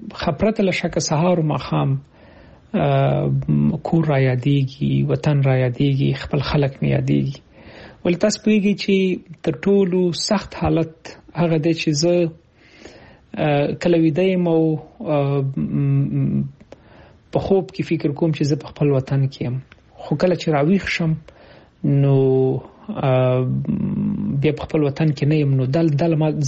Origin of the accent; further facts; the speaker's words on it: Kabul, Afghanistan